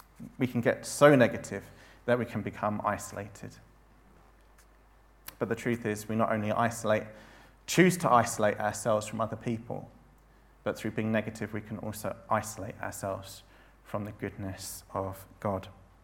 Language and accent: English; United Kingdom; As British people, we are very famous or infamous for complaining about the weather.